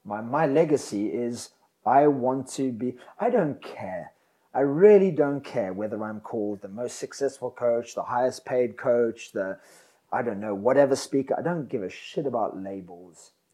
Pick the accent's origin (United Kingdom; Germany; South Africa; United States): South Africa; And more so, I want people in my home country to know that, because that's what we need. There's a lot of, you know, sour and miserable, depressing things said about South Africa, but I still have a lot of hope for my country.